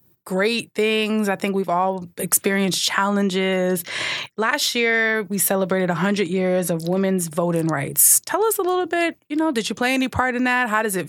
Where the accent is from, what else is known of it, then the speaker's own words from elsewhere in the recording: New York City, New York, United States; I'm from Brooklyn, and I say the same thing sometimes.